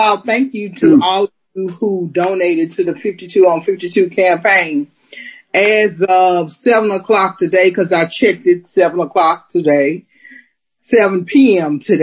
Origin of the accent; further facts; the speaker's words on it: West Coast, United States; now in Texas, United States; I come from the West Coast. We pay money for everything.